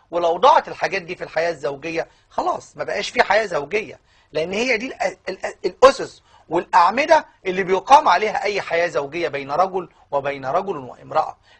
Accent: Upper Egypt, Egypt; دايما في الاقاليم وعندنا في الصعيد وفي كل الاماكن

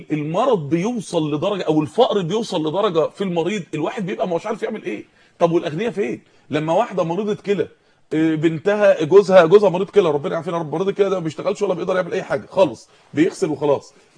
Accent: Mansoura, Dakahlia, Egypt; الراجل اللي عندنا في المنصوره

